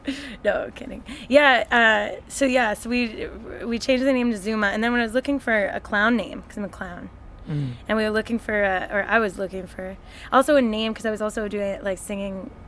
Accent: Australia; Well, I'm an Australian... pretending to be Canadian, pretending to be Australian.

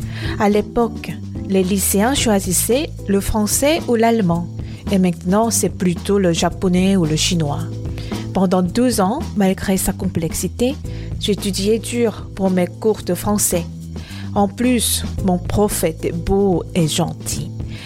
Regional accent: Gwangju, South Korea; French is a second language; Je suis né à Gwangju, la sixième ville la plus peuplée de Corée du Sud. Un million et demi d'habitants. Métropole située au sud-ouest de la péninsule, dans la province de Jeollanam-do. J'ai grandi là-bas.

